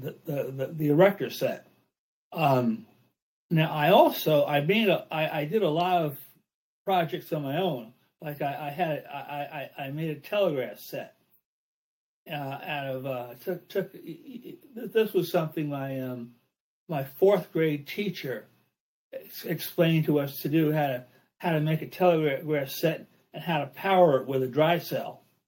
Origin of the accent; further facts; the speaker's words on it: White Plains, New York, United States; also born or lived in Brooklyn / Long Island / Bronx; Actually, I was born in Brooklyn, which is a borough of New York City. We when I was about 4 or 5, we moved to Long Island, and we were there for about 5 years, and then we moved to the Bronx for 3 years